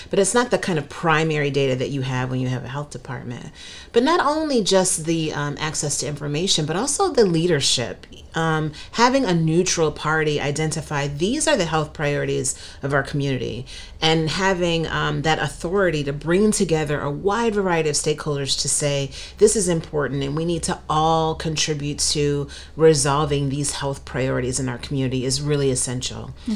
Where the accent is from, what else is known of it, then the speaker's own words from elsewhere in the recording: Cleveland, Ohio, United States; So I grew up in Cleveland, and in Northeast Ohio, we had a city health department, a county health department, in addition to having the state health department.